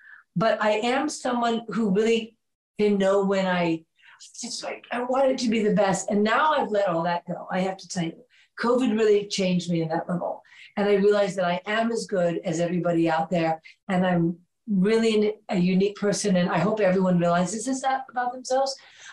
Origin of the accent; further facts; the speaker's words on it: New York City, New York, United States; We were in the South, probably in Atlanta. Again, I was from New York City.